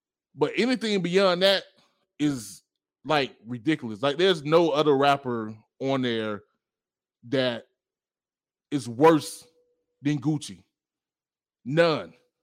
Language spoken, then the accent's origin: English; the South, United States; No, like, not even just you, because I'm from the South.